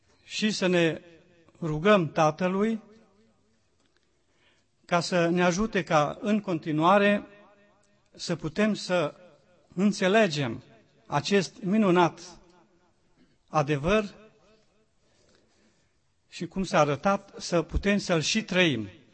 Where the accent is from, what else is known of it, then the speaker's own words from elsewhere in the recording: Deva, Hunedoara County, Romania; sunt din Deva, sunt pentru a doua oară că am venit aici în Sânt Petru.